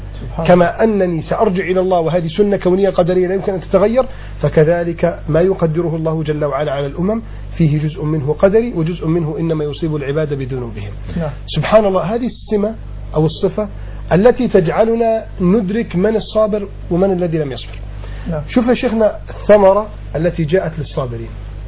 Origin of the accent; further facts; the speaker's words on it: Alexandria, Alexandria Governorate, Egypt; ولكن الوضع عندنا في إسكندرية كان ألين شوية من عندكم هنا في القاهرة